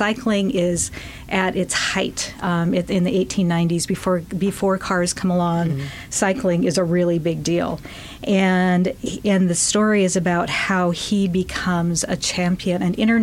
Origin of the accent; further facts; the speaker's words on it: Indiana, United States; also born or lived in Worcester, Massachusetts; I am from Indiana, not Indianapolis, but I am from Indiana